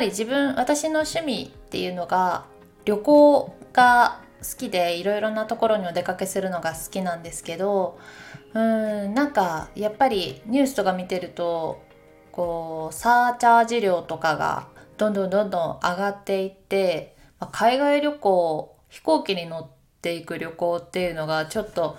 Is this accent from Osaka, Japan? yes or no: no; Takayama, Gifu, Japan; 岐阜県高山市、私の故郷に行っておりました。